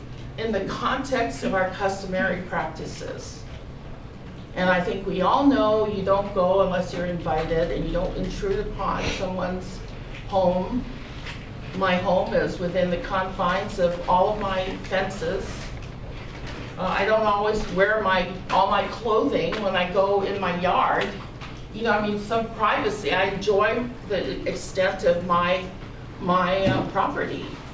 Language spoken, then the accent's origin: English; Hawaii, United States; I'm a Hawaiian, and I live there